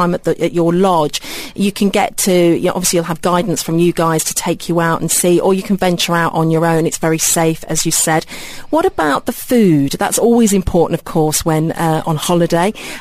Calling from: Ethiopia; I'm from Ethiopia.

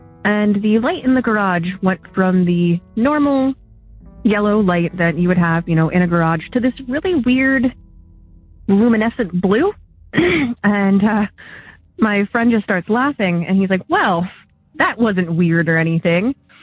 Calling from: Oberlin, Ohio, United States; I'm calling from Oberlin, Ohio.

